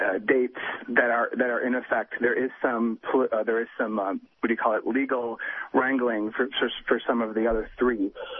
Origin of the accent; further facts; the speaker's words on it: Brookfield, Wisconsin, United States; That's my hometown, so that's where I grew up, in Brookfield.